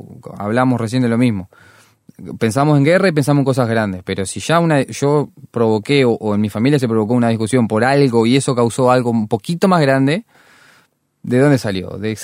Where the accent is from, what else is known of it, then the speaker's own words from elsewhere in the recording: Uruguay; nosotros como uruguayos o rioplatenses sabemos que el fútbol es algo que nos toca.